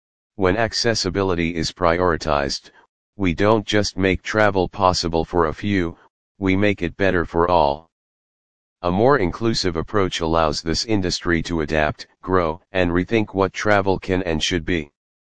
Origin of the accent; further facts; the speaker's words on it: Vancouver, British Columbia, Canada; I'm from Vancouver, British Columbia